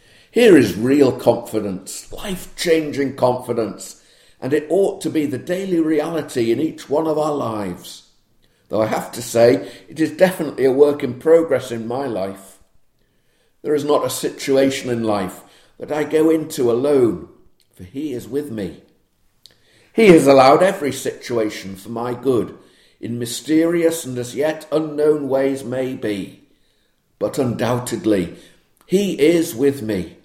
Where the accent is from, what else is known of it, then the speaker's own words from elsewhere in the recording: United Kingdom; Maybe it's because I'm British.